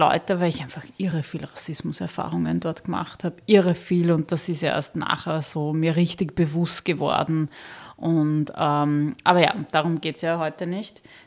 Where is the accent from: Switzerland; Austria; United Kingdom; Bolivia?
Austria; Berndorf, Lower Austria; also born or lived in Zimbabwe; also mich in Berndorf vorstellen. Und ich meine, wir sind 1984 nach Österreich gekommen. Also ich war 4 Jahre alt.